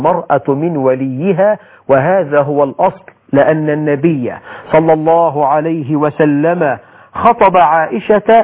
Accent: Egypt; يقولك في الأمثال عندنا في مصر اخطب لبنتك، بيقولوها كده اخطب لبنتك ولا تخطبش لابنك.

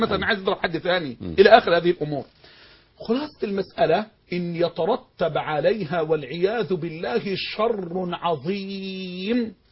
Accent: Egypt; إما بسلطان زي البطلية عندنا في مصر

